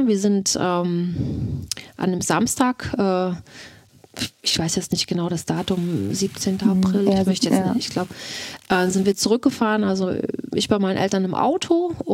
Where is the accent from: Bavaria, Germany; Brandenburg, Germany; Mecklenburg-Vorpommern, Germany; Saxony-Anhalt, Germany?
Mecklenburg-Vorpommern, Germany; Also ich war bei meiner Verwandtschaft, ich komme aus Mecklenburg.